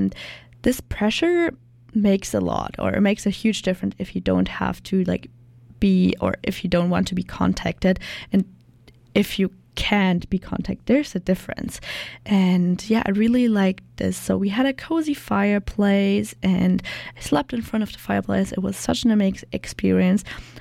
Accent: Germany; English is a second language; I'm from Germany, so I'm currently living at a host family right now.

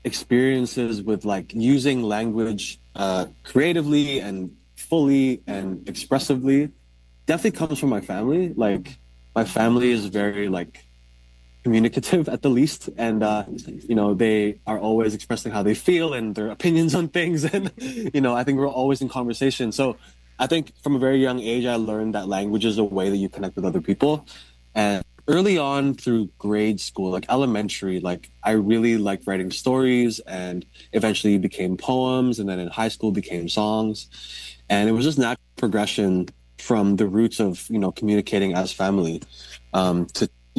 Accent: Vancouver, British Columbia, Canada; also born or lived in Surrey; I actually did all my grade school in Surrey, actually, but then I moved back with my extended family after I graduated high school, and I've been in Vancouver ever since, East Vancouver ever since.

